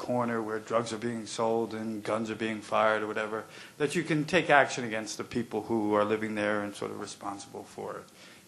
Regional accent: Ireland; I'm Irish, I'm white, and I'm sober.

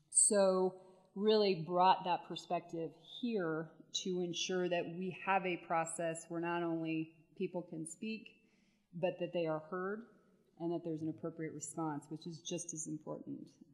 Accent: Denver, Colorado, United States; I grew up in Denver. I was bused in Denver. I was part of the desegregation case in Denver.

